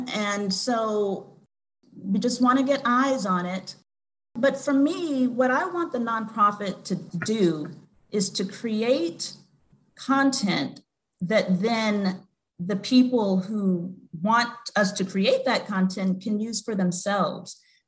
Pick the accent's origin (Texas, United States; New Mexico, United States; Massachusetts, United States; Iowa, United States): Texas, United States; Austin; it's why when anyone asks … where are you from? And I say, Austin, Texas.